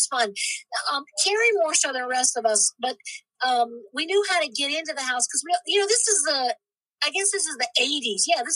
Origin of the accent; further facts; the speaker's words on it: Virginia, United States; I did. I grew up in Virginia. My family's from Virginia, sort of like, they can trace it back.